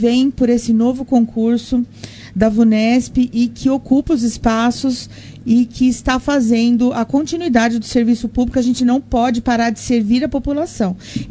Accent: São Paulo, Brazil; born there; now in Monte Alto, Brazil; Não nasci aqui, nasci em São Paulo, mas me apaixonei por um Monte Altense, vim pra cá e aqui tive minha família.

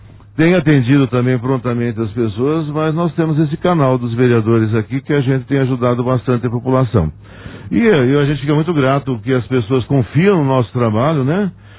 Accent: Fernando, Brazil; Porque nasci em Fernando, convivi a minha grande juventude, infância, e depois já mais adulto, né? Sempre estive presente no distrito

